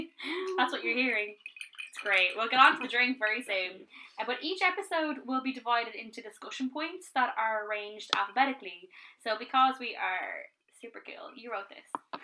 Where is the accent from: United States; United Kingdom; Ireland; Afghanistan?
Ireland; this podcast is called Irish Spirits because we are Irish and based in Ireland